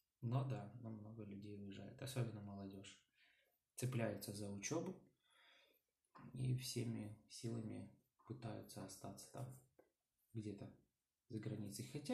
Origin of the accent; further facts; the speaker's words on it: Ukraine; Мы сами из Украины.